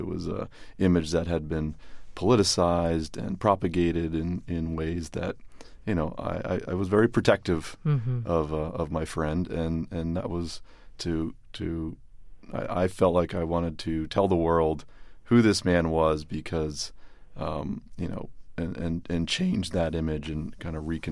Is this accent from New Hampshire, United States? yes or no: yes; Wolfeboro, New Hampshire, United States; We grew up in Wolfboro, New Hampshire. Not so far away.